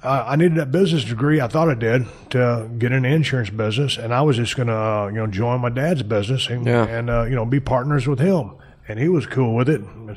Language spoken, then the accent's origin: English; Edna, Texas, United States; also born or lived in Victoria; I grew up down in Edna, and we lived in Victoria for a while